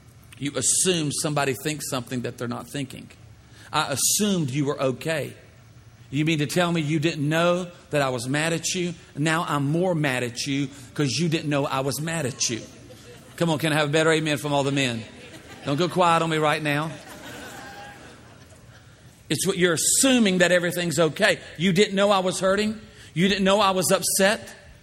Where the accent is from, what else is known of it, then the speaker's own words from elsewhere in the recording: Louisiana, United States; It's a long sentence, but we are smart people. We are from Louisiana.